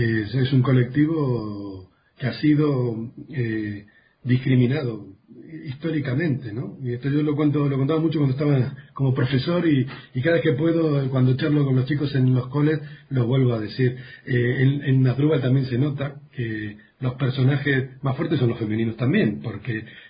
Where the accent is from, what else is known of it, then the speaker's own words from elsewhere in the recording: Argentina; yo soy argentino, he vivido las dictaduras militares en Argentina. Lo he sufrido, he vivido bajo regímenes militares durante muchos años de mi vida